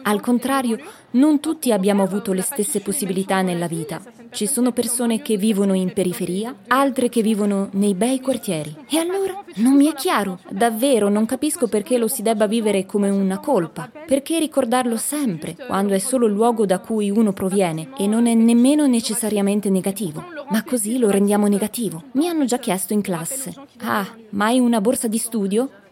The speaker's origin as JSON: {"language": "Italian", "country": "France", "tie": "born or raised there", "said": "Sono di origine algerina, ma ho la nazionalità francese. Vivo in Francia da quando sono piccola. Sono nata in Francia."}